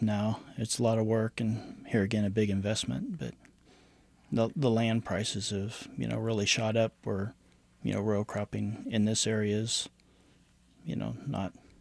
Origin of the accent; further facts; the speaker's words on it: Wellington, United States; North of Odessa. It's a small town called Wellington.